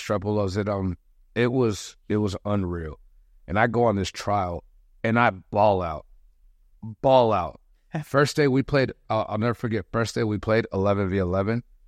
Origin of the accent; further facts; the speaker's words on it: United States; now in Colombia; I know I come from America. I know, like, here in Colombia, they have a different view of what soccer is like